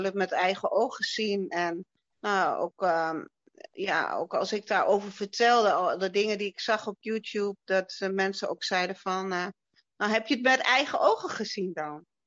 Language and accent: Dutch; Overijssel, Netherlands; Ik kom uit Twente. Ik ben bijna 53 jaar. En ik ben getrouwd